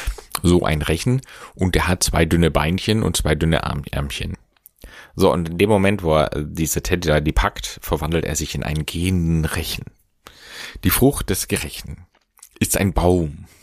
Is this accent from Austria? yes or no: no; Baden-Württemberg, Germany; Und ich bin ein Schwabe